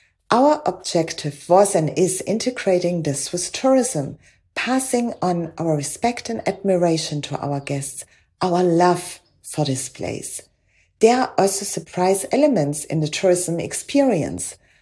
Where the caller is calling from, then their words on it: Paternoster, Western Cape, South Africa; I'm speaking from Paternoster on the west coast of South Africa, one of the oldest fishing villages on our coast